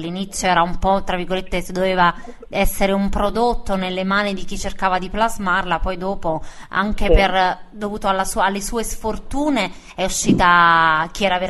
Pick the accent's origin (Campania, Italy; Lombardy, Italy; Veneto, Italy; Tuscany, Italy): Campania, Italy; Naples; per quanto siamo napoletane e superstiziose, voglio dire, però.